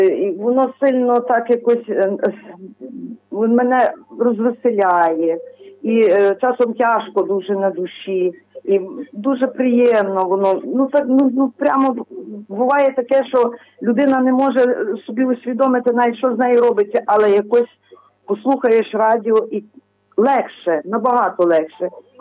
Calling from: Lviv Oblast, Ukraine; Я з Львівської області дзвоню

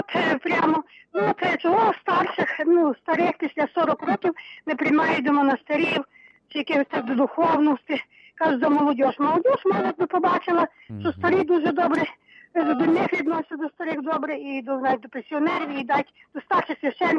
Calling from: Lviv, Lviv Oblast, Ukraine; Слава навіки

